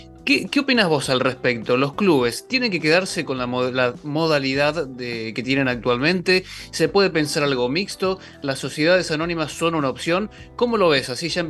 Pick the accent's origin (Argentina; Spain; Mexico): Argentina; hoy precisamente en un día muy importante para nuestra historia como argentinos